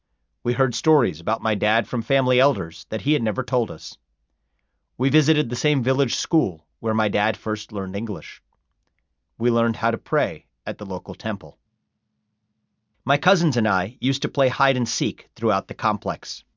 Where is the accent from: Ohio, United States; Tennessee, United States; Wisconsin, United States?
Ohio, United States; Evendale; My father's childhood home in India couldn't have been more different from my hometown in Evendale, Ohio.